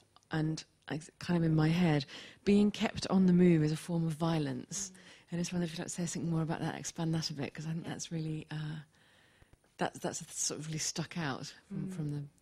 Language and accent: English; Liverpool, North West England, United Kingdom; also born or lived in Oxford; from Liverpool and Oxford.